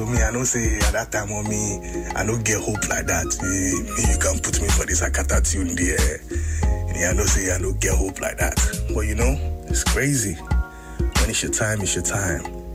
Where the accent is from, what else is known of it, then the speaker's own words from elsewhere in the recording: Liberia; born there; also born or lived in Ghana; I'm actually half Liberian. I was actually born in Liberia, and I'm half Ghanaian.